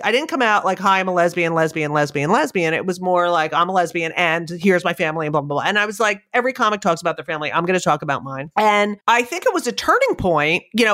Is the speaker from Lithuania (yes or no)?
no; New Jersey, United States; I grew up in Jersey and I couldn't wait to get out. And it feels so good to, I mean, my roots are there and it feels so good to go back.